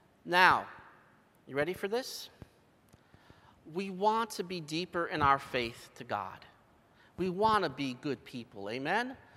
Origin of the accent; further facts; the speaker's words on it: Pennsylvania, United States; Oh, and growing up in Bradford County, oh, they made time for hunting, you know?